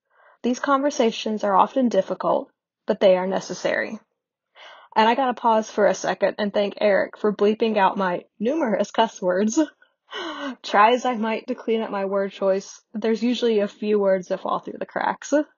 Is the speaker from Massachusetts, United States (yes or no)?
no; North Wilkesboro, North Carolina, United States; born there; also born or lived in Chicago; I was born in North Wilkesboro, North Carolina, and have mostly lived in the South for my whole life, except for a brief stint in Chicago for grad school.